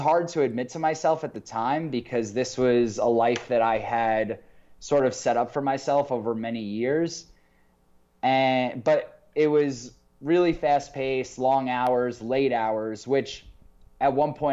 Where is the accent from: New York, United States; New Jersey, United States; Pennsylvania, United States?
New York, United States; Syosset; I grew up in Syosset, Long Island.